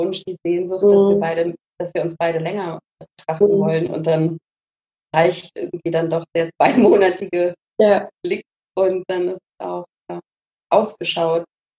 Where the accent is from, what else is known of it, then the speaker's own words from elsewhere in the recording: Cologne, North Rhine-Westphalia, Germany; born there; now in Hamburg, Germany; Und ich bin eigentlich geboren in Köln.